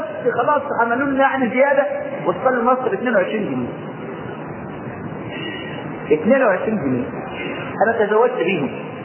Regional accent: Egypt; الجنيهات كان زمان في عندنا في مصر الجنيه ذهب

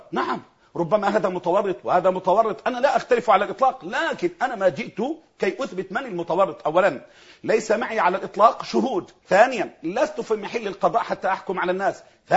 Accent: Egypt; ان احنا اولاد مصر البرره بس

